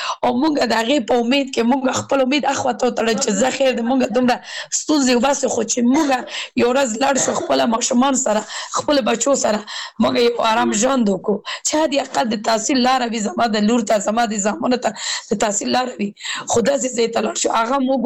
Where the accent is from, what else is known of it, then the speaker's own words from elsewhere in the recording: Kabul, Afghanistan; زه اوس بل ولایت کې سګم زه په خپل د کابل ولایت نه یم